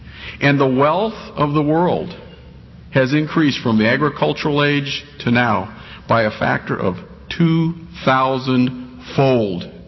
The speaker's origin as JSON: {"language": "English", "region": "Florida", "country": "United States", "said": "we're from Florida, so we think about hurricanes."}